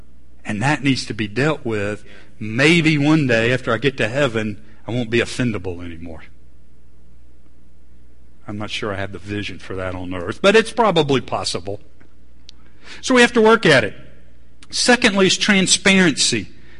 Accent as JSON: {"language": "English", "town": "Atlanta", "region": "Georgia", "country": "United States", "tie": "born or raised there", "said": "I grew up in the South, but I grew up in Atlanta, which is not the South, okay? I lived in the suburb where you had no chickens in our backyard."}